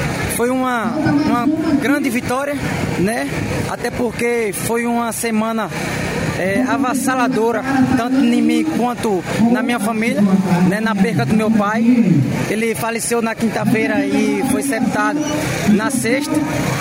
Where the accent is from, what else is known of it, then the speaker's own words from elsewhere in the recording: Jacobina, Bahia, Brazil; Represento a minha cidade Jacobina.